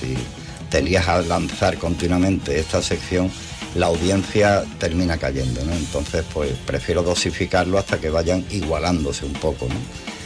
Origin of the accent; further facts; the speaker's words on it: Cádiz, Andalusia, Spain; Yo entré como ayudante de grafismo en una televisión de mi tierra, de Cádiz, una televisión local.